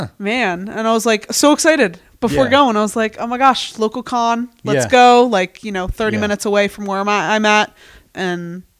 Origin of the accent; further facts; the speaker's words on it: Harrisburg, Pennsylvania, United States; And I'm like, I say I'm from Harrisburg